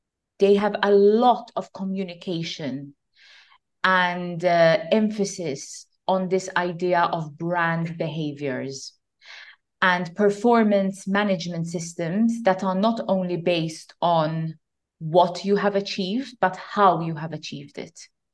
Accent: Malta; This is why we are known as Maltese and other people are known as English.

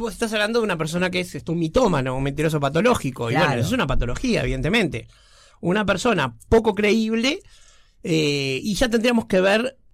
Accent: Uruguay; Yo nunca viví en Israel, soy uruguayo

